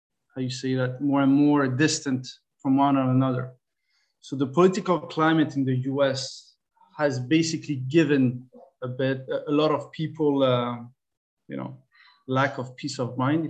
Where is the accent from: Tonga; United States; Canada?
Canada; as a Canadian